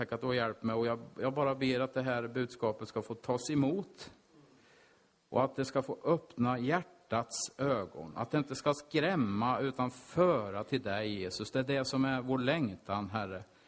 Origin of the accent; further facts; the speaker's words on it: Finspång, Östergötland, Sweden; Jag drömde att vi var hemma i Finspång. Jag kommer ifrån.